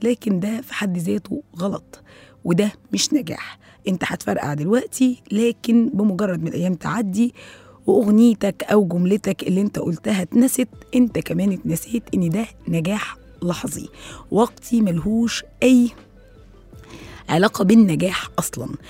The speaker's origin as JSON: {"language": "Arabic", "country": "Egypt", "said": "وناس كتيرة جدا على فكرة عندنا في مصر اتشهرت"}